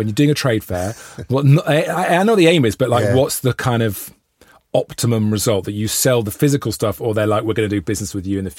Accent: Wales, United Kingdom; as a Welshman

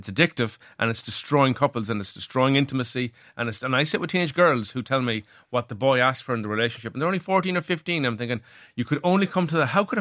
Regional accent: Cork, Munster, Ireland; I grew up in Cork

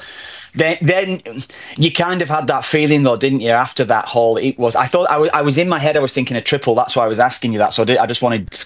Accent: Ireland

